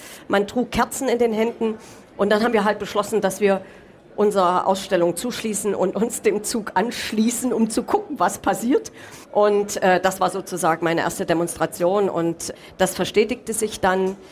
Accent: Gera, Thuringia, Germany; 1988 nach Gera, zurück in meine Heimatstadt

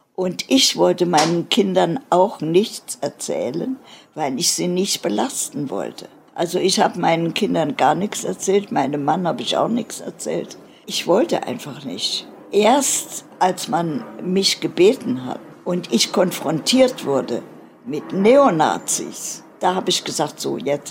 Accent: Germany; ich bin Deutsche, ich bin deutschsprachig und ich kenne mich aus in Deutschland nur.

